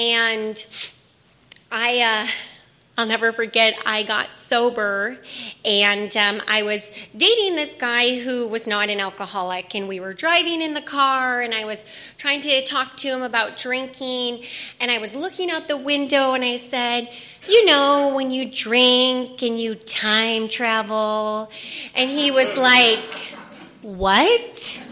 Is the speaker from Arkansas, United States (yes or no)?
no; Wisconsin, United States; I grew up in Wisconsin where drinking is a hobby, so it's a pastime there.